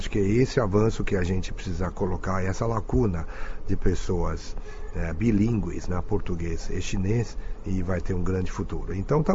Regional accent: Brazil; Se você fala perfeitamente a língua, você representa o país, nós somos brasileiros, embora com uma boa conexão com a origem chinesa.

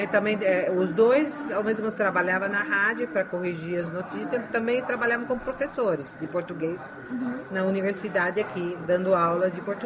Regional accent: Jundiaí, São Paulo, Brazil; born there; Eu nasci no Brasil. Nasci em Jundiaí, São Paulo.

